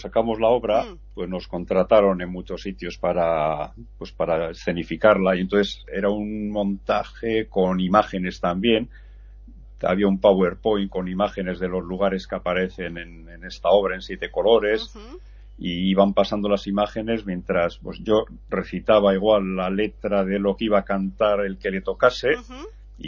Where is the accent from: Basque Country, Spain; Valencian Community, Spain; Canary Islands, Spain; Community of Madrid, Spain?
Basque Country, Spain; Basauri; porque es de Basauri, de mi pueblo